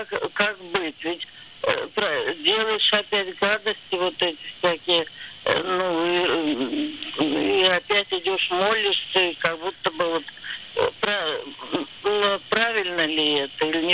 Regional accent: Moscow Oblast, Russia; я из Дмитровского района Московской области.

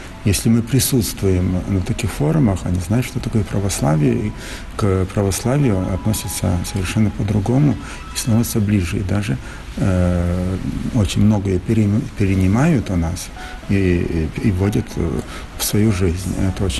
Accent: Makiivka, Donetsk Oblast, Ukraine; born there; Я родился в Макеевке, поэтому рядом с вами.

